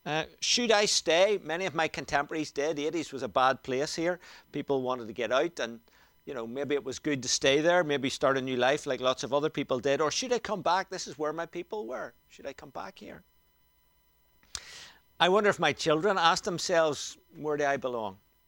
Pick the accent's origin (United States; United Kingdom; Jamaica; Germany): United Kingdom; Lisburn, Northern Ireland; born there; now in Belfast, United Kingdom; My passport said I was born in Lisburn. I never lived there. My parents now live in Scotland.